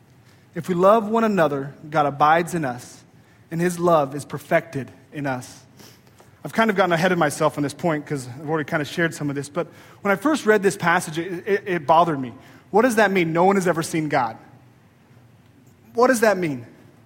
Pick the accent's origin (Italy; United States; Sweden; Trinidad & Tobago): United States; Montana; When I grew up in Montana, probably the least culturally diverse place in America. We have 1 million people in the whole state